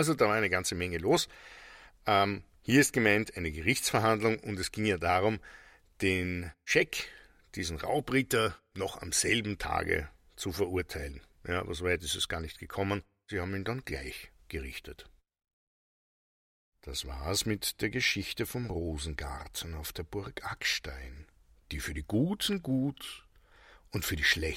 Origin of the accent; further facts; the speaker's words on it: Austria; Das gibt es üblicherweise bei Häusern nicht so oft, zumindest nicht bei uns in Österreich.